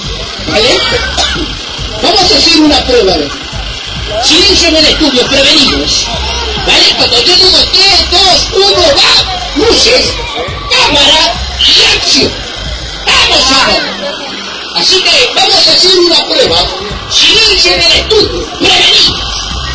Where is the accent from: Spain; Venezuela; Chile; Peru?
Peru; now in Argentina; El cómico del Perú, pero estoy acá en Argentina.